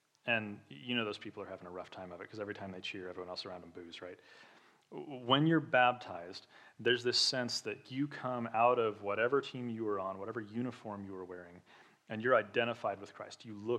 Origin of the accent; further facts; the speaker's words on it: Arkansas, United States; So I come from Razorback land.